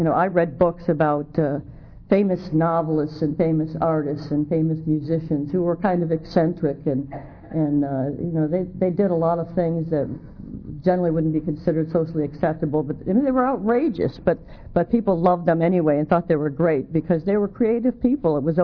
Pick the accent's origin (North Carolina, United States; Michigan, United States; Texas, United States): Michigan, United States; I grew up in Michigan, and the drinking age was 21.